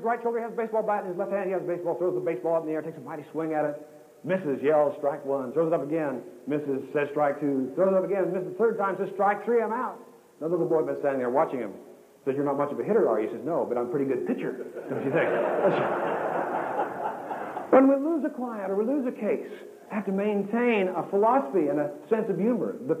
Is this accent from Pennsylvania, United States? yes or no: no; Kansas, United States; One time back in my home state of Kansas, an old farmer got up and said